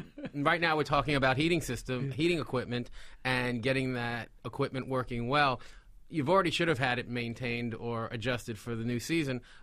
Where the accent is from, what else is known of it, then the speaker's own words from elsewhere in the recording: New York City, New York, United States; And I come from New York, I said, what?